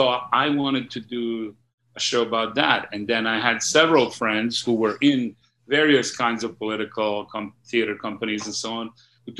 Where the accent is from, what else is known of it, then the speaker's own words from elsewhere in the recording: Sarajevo, Federation of Bosnia and Herzegovina, Bosnia & Herzegovina; I see a whole bunch of theater companies doing shows about war in Sarajevo, which is my hometown.